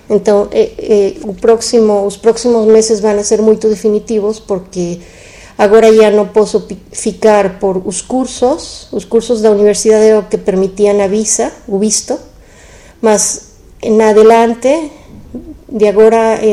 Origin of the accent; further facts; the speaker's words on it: Mexico; Sim, mas sou mexicana.